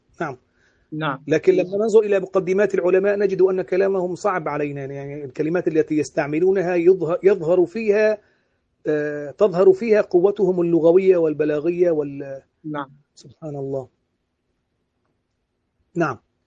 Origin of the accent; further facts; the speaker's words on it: Syria; يعني مثلا نحن عندنا في سوريا مساجد يقرؤون آية آية آية آية واحدة،